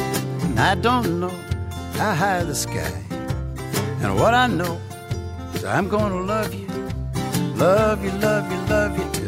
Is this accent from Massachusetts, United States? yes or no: yes; Boston, Massachusetts, United States; now in Nashville, United States; When I first moved to Nashville and people found out I was from the Boston area, they would always ask me if I knew